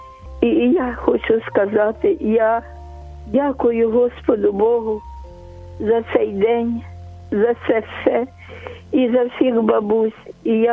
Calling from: Kyiv, Ukraine; Я з Києва, з Оболоні.

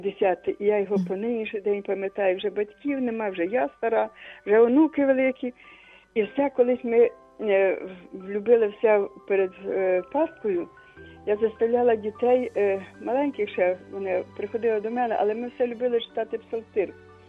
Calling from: Lviv, Lviv Oblast, Ukraine; Я з Львова.

